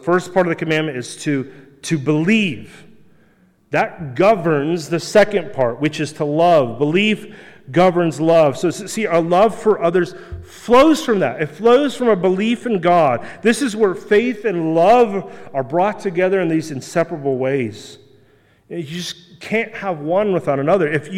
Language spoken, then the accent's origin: English; Kansas, United States; Friend, I grew up in Kansas, Western Kansas. Nobody plays hockey. There are no ponds.